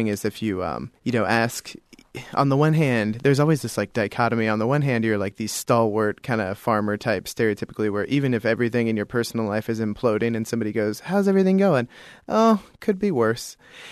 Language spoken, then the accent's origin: English; Iowa, United States; people would always have the assumption at Penn that I got in solely because I was from Iowa.